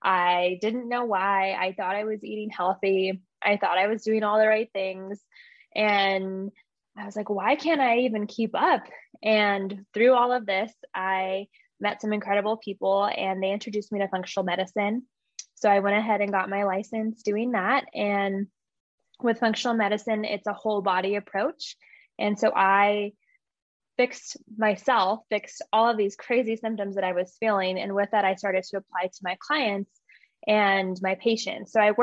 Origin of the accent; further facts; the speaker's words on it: Albuquerque, New Mexico, United States; So I'm from Albuquerque, New Mexico.